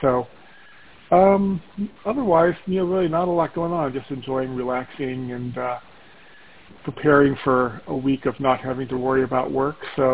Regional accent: Chicago, Illinois, United States; born there; Obviously, I am not in Illinois, but I was born in Chicago, so I think that qualifies.

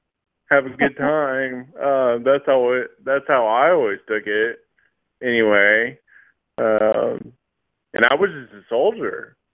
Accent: Wichita, Kansas, United States; I mean, I really never lived on the West Coast, but, you know, I grew up in Wichita, Kansas, and they just pushed me farther east and east and east until I was in the Middle East.

